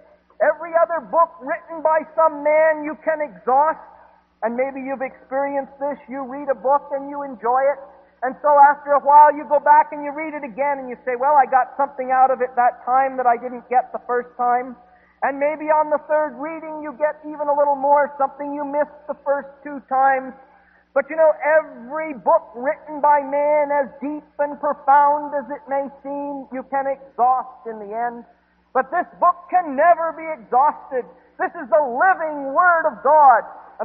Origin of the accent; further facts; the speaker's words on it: Canada; being a Canadian